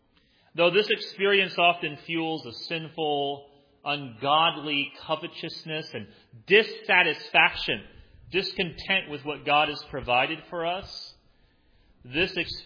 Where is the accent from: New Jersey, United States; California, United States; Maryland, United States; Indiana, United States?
Indiana, United States; Spencer; grew up in a town of 3,000 people, Spencer, Indiana.